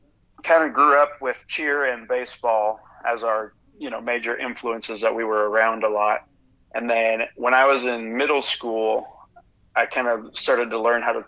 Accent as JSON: {"language": "English", "town": "Canby", "region": "Oregon", "country": "United States", "tie": "born or raised there", "also_born_or_lived": "Bend", "said": "I was born in Bend, and my dad was a high school football and baseball coach. Uh-huh. And we moved to Canby because my dad got a job at the high school."}